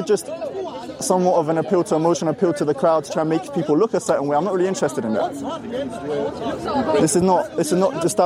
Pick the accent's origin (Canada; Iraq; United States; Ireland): Ireland; No, no, no. I'm Irish, actually.